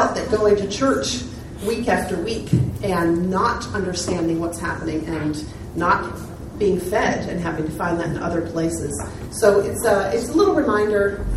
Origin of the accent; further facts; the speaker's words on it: Germany; I grew up in Germany as a missionary kid, so I was already fluent in German when we went